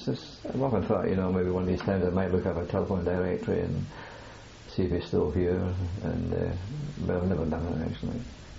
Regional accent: Scotland, United Kingdom; as a boy, I had a very perhaps a very narrow life in Scotland. I never been outside of Scotland until the war started

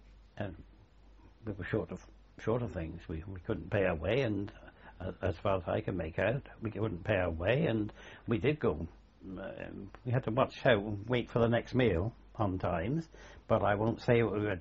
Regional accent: Waltham Abbey, East of England, United Kingdom; born there; I was born in Waltham Abbey.

